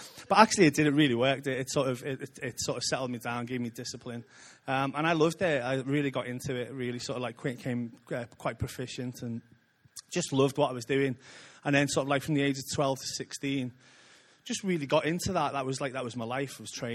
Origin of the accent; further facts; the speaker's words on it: Liverpool, North West England, United Kingdom; I'm a Scouser. I'm proud of it. I love this city. I love its heritage. Grew up with my family really being proud Scousers